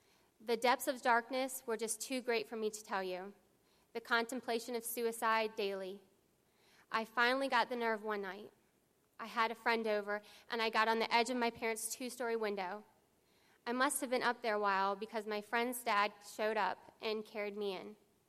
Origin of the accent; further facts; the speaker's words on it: St. Louis, Missouri, United States; born there; I was born … in St. Louis, Missouri, on February 5th, 1983.